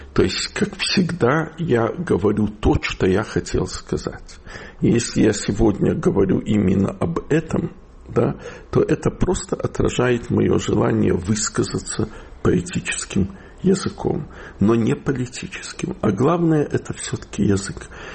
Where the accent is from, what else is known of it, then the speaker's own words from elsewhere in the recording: Odesa, Odesa Oblast, Ukraine; accent: Chernivtsi dialect; also born or lived in Chernivtsi; а я вообще в Одессу понаехал из Черновцов, что правда, в возрасте 3 месяца меня привезли в Одессу, да, и говорю на черновицкой говирке